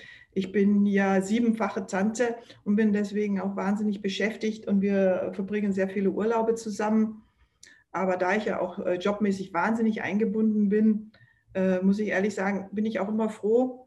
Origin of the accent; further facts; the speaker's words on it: Berchtesgaden, Bavaria, Germany; Ich bin ja in Berchtesgaden aufgewachsen.